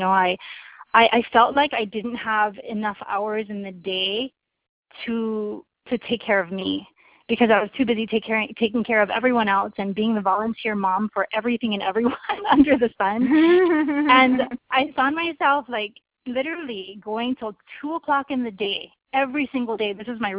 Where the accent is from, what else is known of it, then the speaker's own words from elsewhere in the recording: Kailua, Hawaii, United States; Lawrence and I, we are from Kailua, Hawaii, and we have four kids